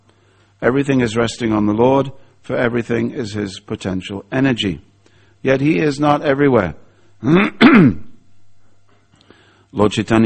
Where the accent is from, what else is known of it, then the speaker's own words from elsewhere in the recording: England, United Kingdom; as it got closer, being an Englishman, okay, I wound down my window to pat the dog.